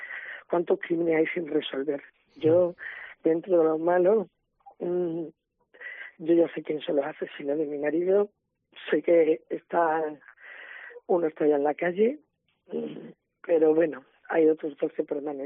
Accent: Medellín, Extremadura, Spain; Medellín. Así que fue aquí asesinado donde yo vivo, en Las Artes, Oria, sí.

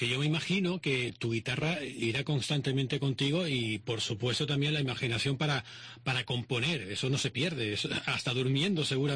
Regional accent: Canary Islands, Spain; accent: Canarian; nosotros somos canarios, ceseamos, no pronunciamos

